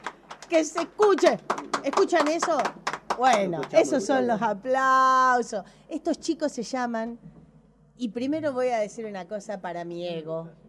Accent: Cañuelas, Buenos Aires Province, Argentina; lo hacía en mi Cañuelas, en mi pueblo

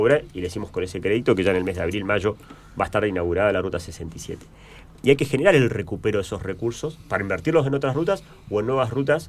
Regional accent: Zapala, Neuquén, Argentina; Yo vengo de Zapala.

